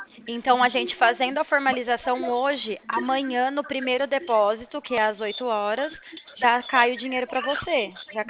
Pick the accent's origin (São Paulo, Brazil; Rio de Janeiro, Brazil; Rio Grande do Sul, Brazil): São Paulo, Brazil; Porto Ferreira; Eu sou de Porto Ferreira, estado de São Paulo.